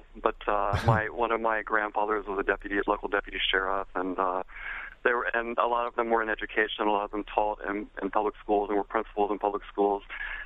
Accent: North Carolina, United States; I was raised in Eastern North Carolina. My immediate family had always voted Democrats.

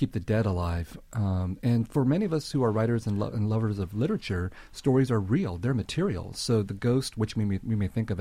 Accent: United States; I think that I certainly grew up as an American, but if you watched American movies about the Vietnam War, as I did, you realize that the Vietnamese did not belong in the American consciousness.

